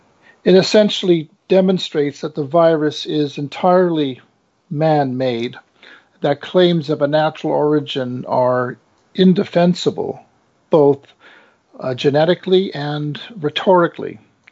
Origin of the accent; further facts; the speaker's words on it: Vancouver, British Columbia, Canada; I was born and raised in Vancouver. I speak Russian, French, and Chinese, among other languages, to a lesser degree.